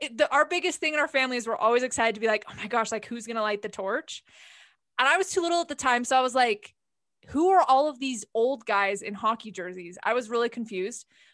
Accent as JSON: {"language": "English", "region": "Utah", "country": "United States", "said": "Oh, we profusely apologize to you because we're from Utah."}